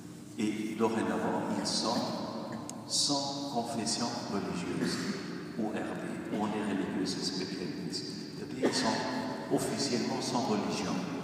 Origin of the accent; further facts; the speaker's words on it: Austria; Chez nous, en Autriche, on peut quitter l'Église.